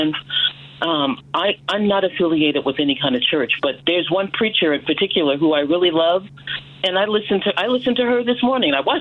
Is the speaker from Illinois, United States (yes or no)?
yes; Chicago, Illinois, United States; I was born and raised in Chicago, and Chicago is the home of gospel music, and so. We couldn't escape it.